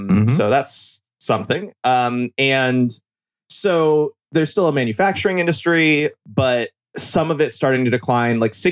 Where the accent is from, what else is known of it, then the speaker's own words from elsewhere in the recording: Chicago, Illinois, United States; other than like in my hometown, Chicago, Illinois.